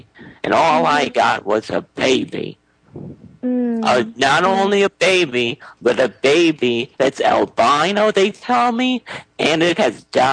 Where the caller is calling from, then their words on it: Illinois, United States; I'm calling from Illinois, but I think I'm going to be moving back to New Jersey.